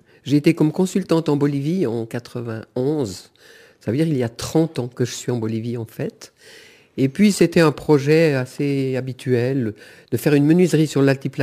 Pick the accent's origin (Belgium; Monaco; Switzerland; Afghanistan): Switzerland; Yverdon-les-Bains, Vaud; born there; Je suis né à Yverdon, le jour de Pâques.